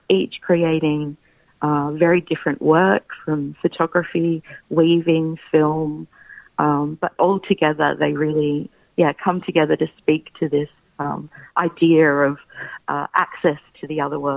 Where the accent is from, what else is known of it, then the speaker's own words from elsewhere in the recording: Victoria, Australia; also born or lived in Alice Springs, Australia; My family are Maranyar from the Moyle River region of the Northern Territory, but I grew up in Victoria and Alice Springs, where most